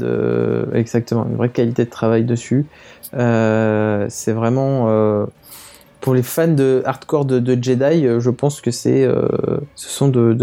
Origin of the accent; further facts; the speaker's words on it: Paris, Île-de-France, France; Moi, je suis à Paris parce que je suis de Paris, mais si quand je faisais mes études à Reims